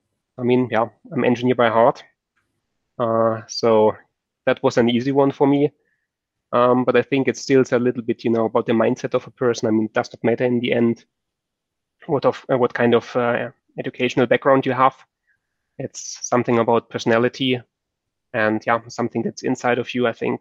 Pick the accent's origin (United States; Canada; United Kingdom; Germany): Germany; English is a second language; now in Brussels, Belgium; I'm originally from Germany, but I moved to Brussels, Belgium.